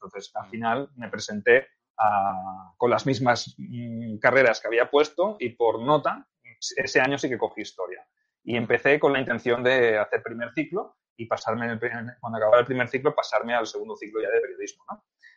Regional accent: Catalonia, Spain; Soy catalán, pero soy del Real Madrid.

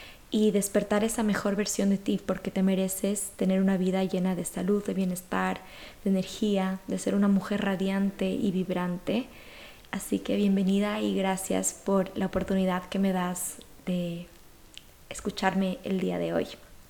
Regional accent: Ecuador; moved away as an adult; now in Valencia, Spain; actualmente estoy viviendo en Valencia, yo soy de Ecuador y me mudé hace 2 años acá.

